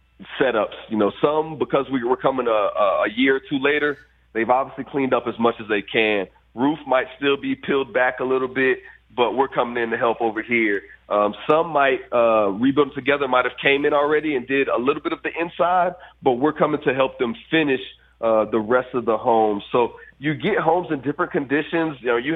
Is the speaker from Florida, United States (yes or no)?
yes; Fort Myers, Florida, United States; Yeah, so a couple of the storms we did Hurricane Ian, which is my hometown of Fort Myers.